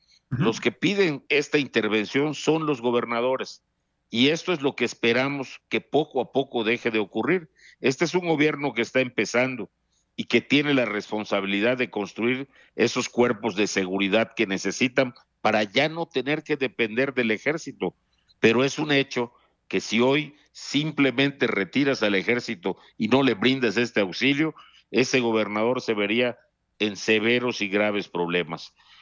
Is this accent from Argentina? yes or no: no; Yucatán, Mexico; me siento en particular contento como yucateco de haber obtenido este logro en la negociación